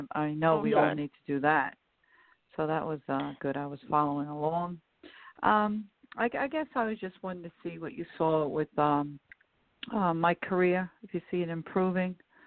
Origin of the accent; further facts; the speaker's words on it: Long Island, New York, United States; I'm from Long Island, New York.